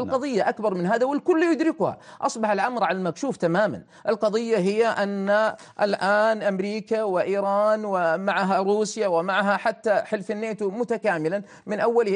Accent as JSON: {"language": "Arabic", "country": "Syria", "said": "إلى أهلنا وإلى بلدنا سوريا"}